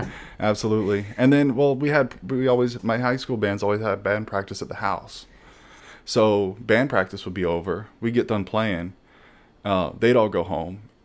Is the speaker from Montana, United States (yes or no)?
no; Norfolk, Virginia, United States; also born or lived in Phoenix; Right next to Virginia Beach area, nice. Southeast side of the state.